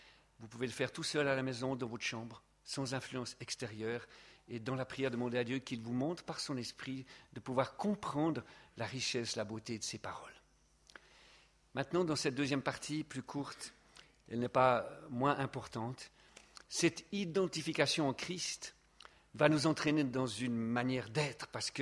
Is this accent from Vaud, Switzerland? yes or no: yes; Vaud, Switzerland; je suis fier, je suis vaudois